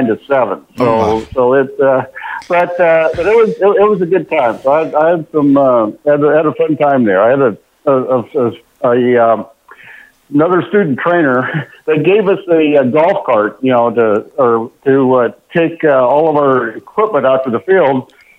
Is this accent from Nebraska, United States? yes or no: yes; Nebraska, United States; My Nebraska connection, I was born and raised in Nebraska.